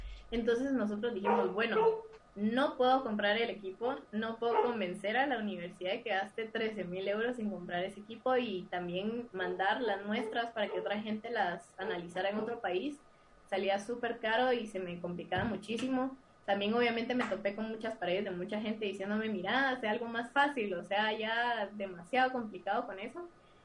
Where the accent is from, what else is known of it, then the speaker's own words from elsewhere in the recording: Guatemala; Yo soy la primera guatemalteca que está haciendo investigación espacial en Guatemala